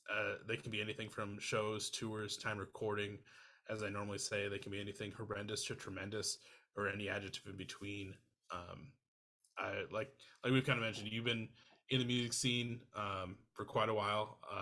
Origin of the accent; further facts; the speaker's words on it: Iowa, United States; now in Minneapolis, United States; So I'm originally from Iowa